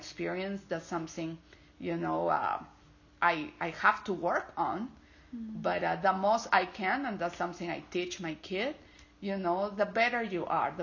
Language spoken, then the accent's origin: English; Peru; English is a second language; I am from Peru.